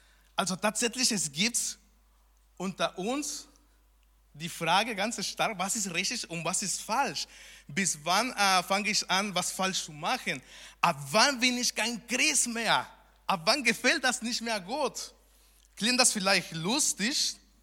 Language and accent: German; Mexico; German is a second language; moved away; weil ich komme aus Mexiko, ich folge da viele Leute aus Mexiko